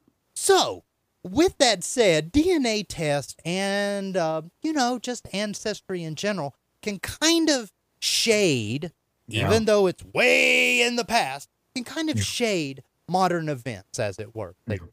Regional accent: the South, United States; But I'm from the South. Legacy means something.

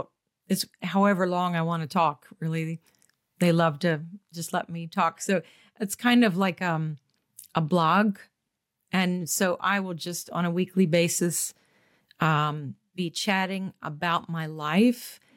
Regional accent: Michigan, United States; I think it works really well because my accent is different. just like we're fascinated with them. They think I'm different. And I come from this strange land called Michigan

